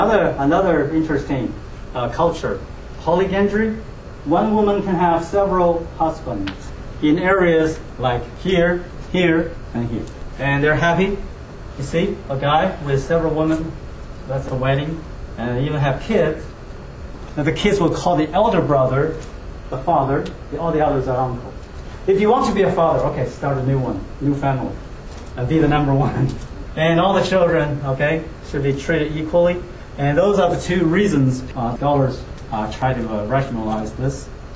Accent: United States; Because there, as an American, I can go up by myself, not with the team.

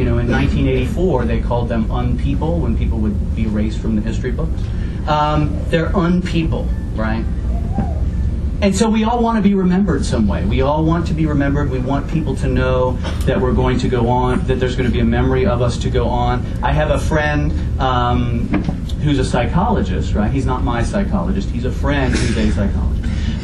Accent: Cincinnati, Ohio, United States; I mentioned growing up in Cincinnati, and I moved back, and I went to graduate school in Cincinnati.

